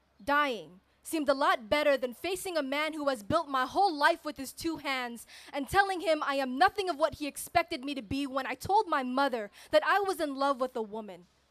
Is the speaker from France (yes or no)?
no; Philippines; I am Filipino, trans, queer, and I just moved here from San Diego.